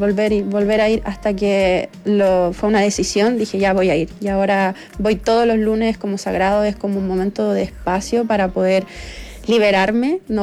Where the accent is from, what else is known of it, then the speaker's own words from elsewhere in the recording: Curicó, Maule, Chile; Porque yo me crié en el campo, soy del sur, de Curicó